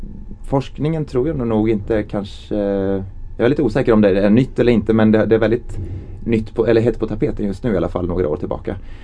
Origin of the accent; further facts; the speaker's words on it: Skövde, Västra Götaland County, Sweden; born there; now in Stockholm, Sweden; jag har en finsk mamma och en rysk pappa. Men jag är född i Sverige, i Skövde. Så ja, Skövde är väl egentligen hemma, men jag bor i Stockholm. Jag har bott här i 15-16 år